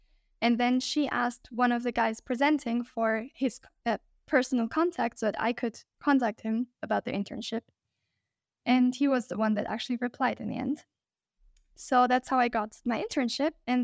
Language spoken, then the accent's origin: English; Quito, Pichincha, Ecuador; I'm from Ecuador. I'm half German, though. So I'm a hybrid, but I was born in Quito. And I went to the German school here. Then I went on to study my bachelor's degree in Germany